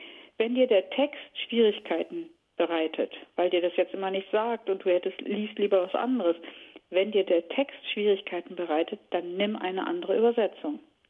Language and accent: German; Germany; mal mein Heimatland mehr zu erkunden. Es gibt so viele Gegenden in Deutschland, wo ich noch nie war.